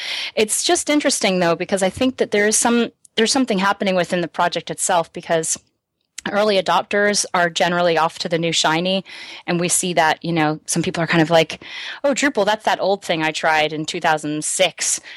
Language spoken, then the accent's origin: English; United States; much more advanced than mine was growing up in the States.